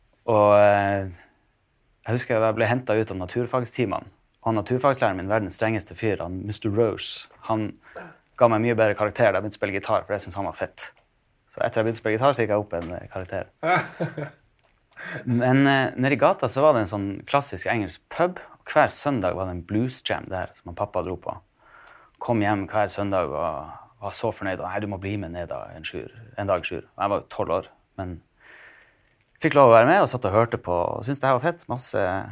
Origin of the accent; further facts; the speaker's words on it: Tromsø, Troms, Norway; når jeg kom hjem fra Oxford, skulle jeg være bedre enn kompisene mine hjemme i Tromsø på gitar